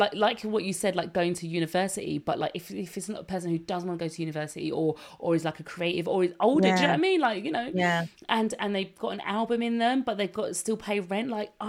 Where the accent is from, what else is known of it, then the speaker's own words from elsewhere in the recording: London, United Kingdom; For people who don't know, we grew up on the River Lee, which is a river that goes into the River Thames. It's from... It goes from North London.